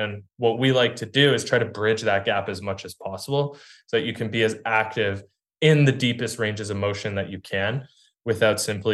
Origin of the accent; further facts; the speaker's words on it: Canada; I'm Canadian, so this one really resonates with me.